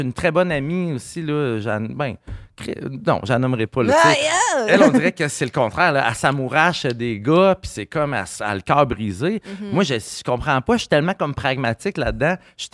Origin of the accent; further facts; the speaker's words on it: Rimouski, Quebec, Canada; je suis de Rimouski.